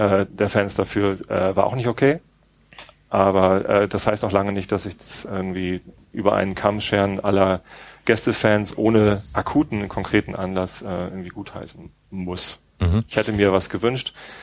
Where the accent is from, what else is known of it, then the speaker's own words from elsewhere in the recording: Tostedt, Lower Saxony, Germany; Ich bin in Tosted aufgewachsen. Tosted ist selber ein Nazi-Kaff. Nein, ist kein Nazi-Kaff.